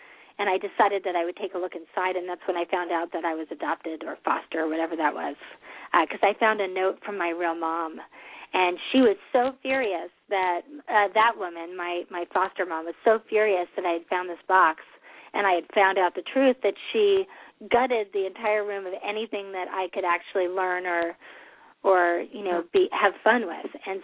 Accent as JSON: {"language": "English", "town": "San Francisco", "region": "California", "country": "United States", "tie": "born there", "said": "I was born in San Francisco, and I don't know the details because the files are locked."}